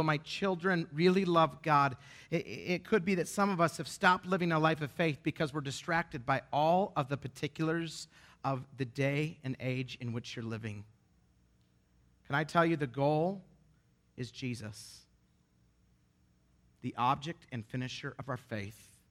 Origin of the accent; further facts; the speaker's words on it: Idaho, United States; I love that I grew up in Idaho, because it's really fun to come from a place where you get to blow things up for fun.